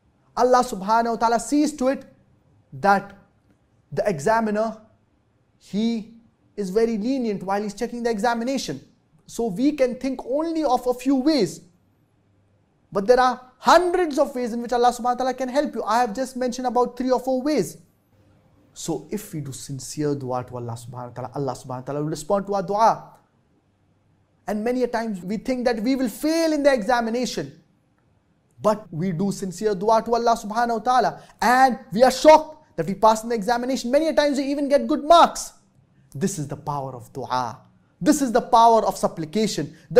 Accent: Karachi, Sindh, Pakistan; I'm from Karachi, Pakistan.

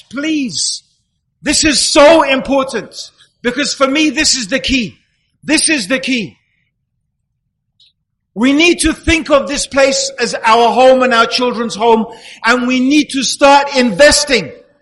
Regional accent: Dar es Salaam, Tanzania; born there; This is my country in the sense I'm white. I actually wasn't born here. I was born in Dar es Salaam in Tanzania, in Africa.

